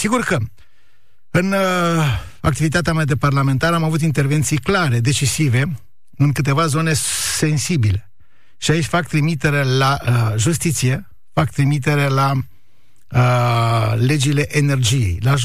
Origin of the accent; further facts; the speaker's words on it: Giurgiu, Giurgiu County, Romania; Am terminat electrotehnică la un liceu din Giurgiu, eu sunt din Giurgiu.